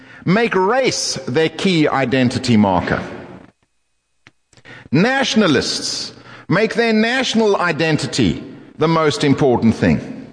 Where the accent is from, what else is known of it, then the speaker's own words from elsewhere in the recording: South Africa; I was born and raised in South Africa. It is a country with a story that many are familiar with. And I am formed in part by that story. In that story, I am an English-speaking white man.